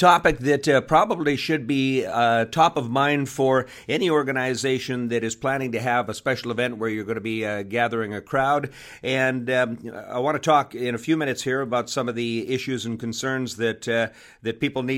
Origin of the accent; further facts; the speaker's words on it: Canada; now in United States; I am from Canada, and so I'm not too sure